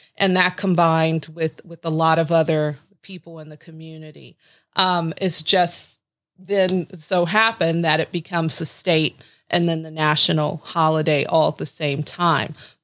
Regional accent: Galveston, Texas, United States; First off, I'm from Galveston. I'm from Galveston, Texas.

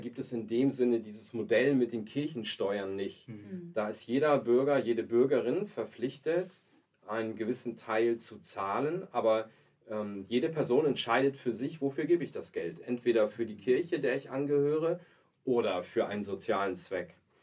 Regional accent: Stade, Lower Saxony, Germany; moved away as an adult; also born or lived in Frankfurt / Rome; ich bin gebürtig aus dem Bistum Hildesheim, aus Stade, bin da aufgewachsen, aber bin dann nach dem Abi ziemlich schnell weg gewesen, habe dann in Frankfurt studiert und in Italien, in Rom.

